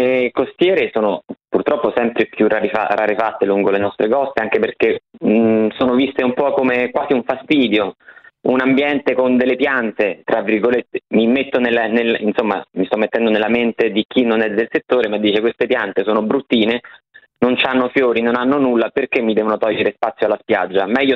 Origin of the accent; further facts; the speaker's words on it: Rome, Lazio, Italy; Roma è piena di pappagalli, io sono di Roma